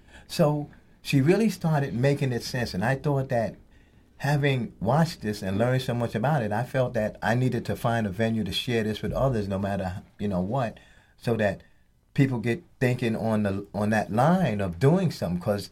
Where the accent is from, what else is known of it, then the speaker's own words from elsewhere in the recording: New York, United States; But you can't help but growing up in New York and seeing a lot of the things that are happening, particularly back in the 70s